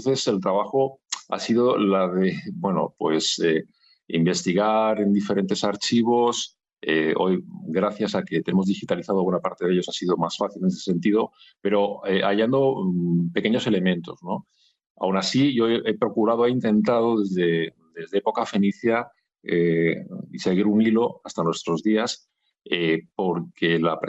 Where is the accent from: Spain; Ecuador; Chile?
Spain; Ibiza, Balearic Islands; now in La Rioja, Spain; Pues mira, soy ibicenco, llevo 21 años viviendo en La Rioja, pero soy ibicenco.